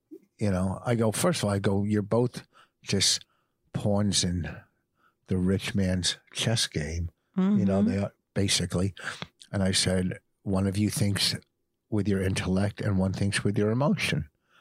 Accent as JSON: {"language": "English", "country": "Canada", "said": "I'm from Canada."}